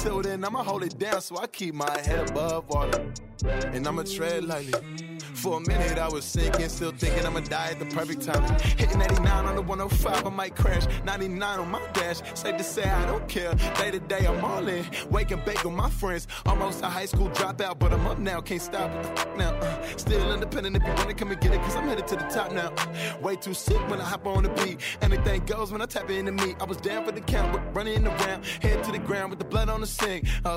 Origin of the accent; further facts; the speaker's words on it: Burlington, Vermont, United States; I'm a 23-year-old proud Black, Dominican, French-Canadian rapper, singer, songwriter, born and raised in Burlington, Vermont. Vermont is a place I call home.